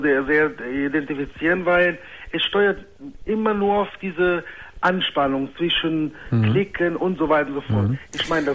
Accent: Germany; born there; ich lebe hier in Deutschland. Ich bin auch hier in Deutschland geboren.

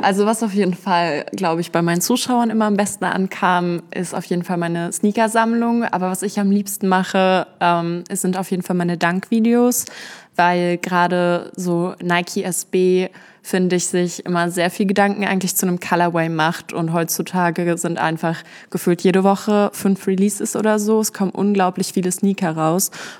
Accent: Berlin, Germany; now in Essen, Germany; Ich komme ursprünglich aus Berlin und bin vor 2 Jahren dann hier in den Ruhrpott gezogen, nach Essen. Und genau, ich ziehe jetzt auch bald wieder zurück.

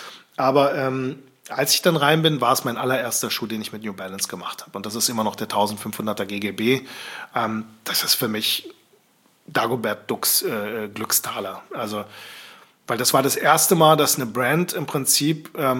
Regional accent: Turkey; now in Berlin, Germany; ich als Türke selber

